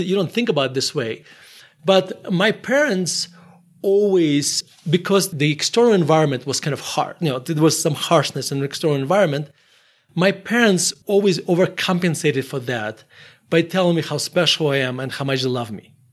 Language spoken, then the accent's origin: English; Murmansk, Murmansk Oblast, Russia; So I grew up in Murmansk, Russia.